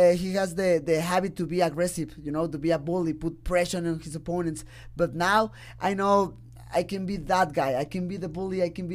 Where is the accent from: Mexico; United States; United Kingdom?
Mexico; English is a second language; He's strong, but I'm a kid from Mexico, and I have heart, definitely.